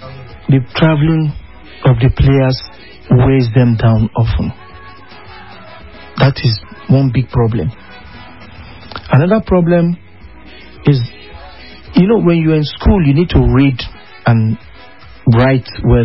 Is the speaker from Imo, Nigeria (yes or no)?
no; Port Harcourt, Rivers, Nigeria; I was born and bred in Port Harcourt.